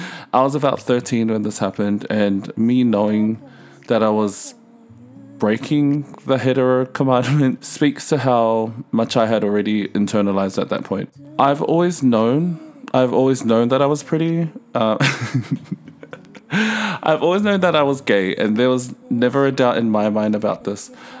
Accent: Auckland, New Zealand; I grew up in Otara, South Auckland, and I went to church like most good Samoan boys

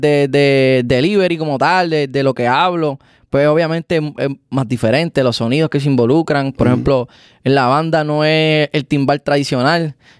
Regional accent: Puerto Rico; O poder llegar a mi tierra, a Puerto Rico

